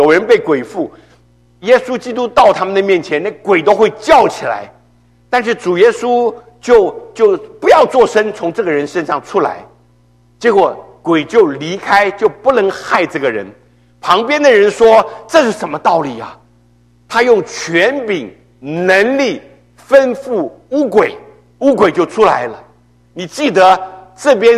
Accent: China; 士师，我们中文翻成士师，英文是 judge， 其实就是我们中国人说的民族救星。

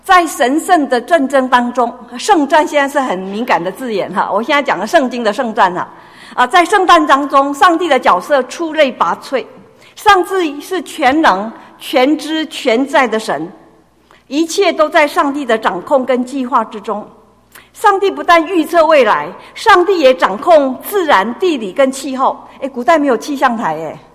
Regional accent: Taiwan; 我们台湾话说是敢大哈

